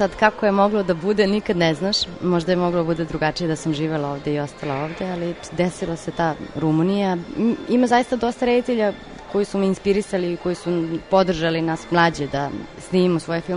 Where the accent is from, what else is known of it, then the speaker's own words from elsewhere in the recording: Kladovo, Southern and Eastern Serbia, Serbia; moved away; ja sam otišla iz Kladova pre više od 15 godina, znači mislim da ima 18 već.